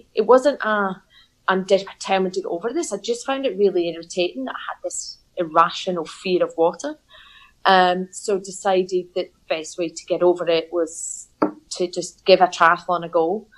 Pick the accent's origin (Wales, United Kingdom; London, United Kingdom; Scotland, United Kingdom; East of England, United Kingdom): Scotland, United Kingdom; Glasgow; now in Melbourne, Australia; No, I'm from Glasgow, born and bred.